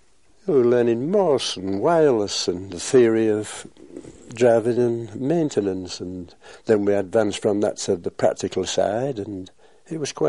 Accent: Hull, Yorkshire and the Humber, United Kingdom; born there; I was born in Hull, or Kingston upon Hull, August the 18th, 1919.

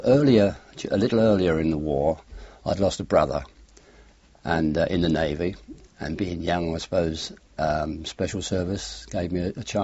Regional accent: London, United Kingdom; born there; I was born in the East End of London, 1922.

